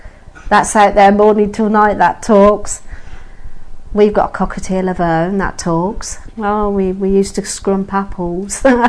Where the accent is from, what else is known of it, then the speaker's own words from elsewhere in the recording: Gaydon, West Midlands, United Kingdom; I was born in Gaydon. First place I lived was Rose Cottage. That's at the back of our church. And then we moved to St. Giles's Road, where I lived there until I got married.